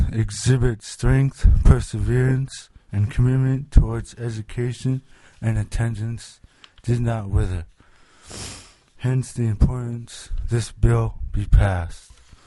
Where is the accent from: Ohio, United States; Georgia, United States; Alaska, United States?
Alaska, United States; Kaktovik; I am from Kokdovik, Alaska